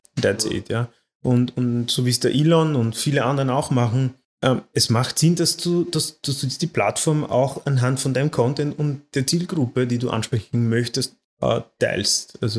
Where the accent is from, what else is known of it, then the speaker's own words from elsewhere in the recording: Austria; hier bei uns in Österreich wird